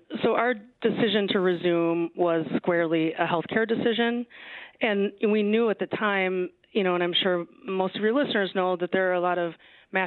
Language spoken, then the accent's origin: English; Wisconsin, United States; You know, I'm from Wisconsin. Wisconsinites often love Wisconsin, right?